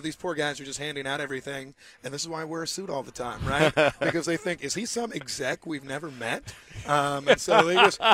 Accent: Kansas City, Missouri, United States; I hate John Elway because I'm from Kansas City

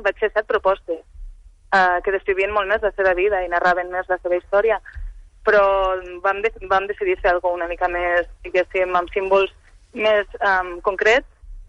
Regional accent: Catalonia, Spain; em vaig donar compte que si alguna cosa som els catalans és això

